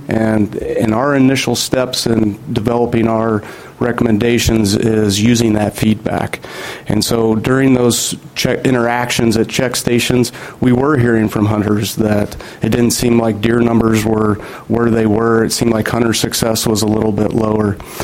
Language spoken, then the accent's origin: English; Missouri, United States; I grew up in Missouri, in the Midwest, in the eastern states.